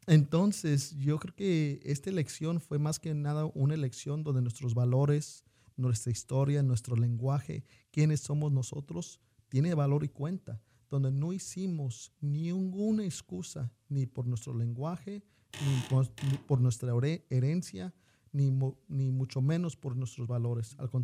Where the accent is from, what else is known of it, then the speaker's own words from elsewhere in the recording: California, United States; algunos de nosotros que no somos del estado de Washington, venimos de California